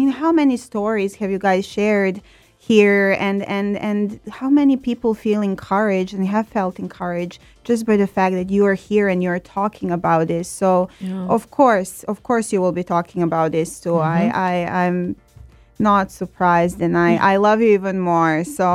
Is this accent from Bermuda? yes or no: no; Serbia; English is a second language; I grew up in Serbia. I don't know if you can say by my accent a little bit.